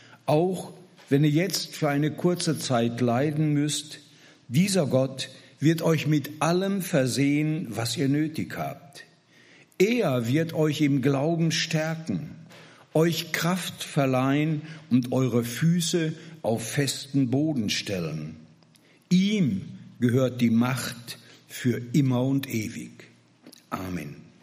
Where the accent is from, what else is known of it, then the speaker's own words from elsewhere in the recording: Gelsenkirchen, North Rhine-Westphalia, Germany; Ich komme aus Gelsenkirchen-Buer, bin 71 Jahre alt, verheiratet, 3 Kinder, 5 Enkelkinder.